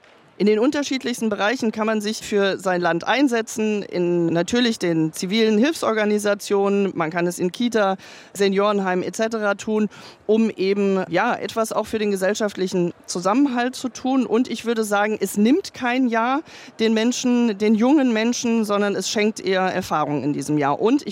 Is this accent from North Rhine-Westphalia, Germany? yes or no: no; Hesse, Germany; Ich komme aus Hessen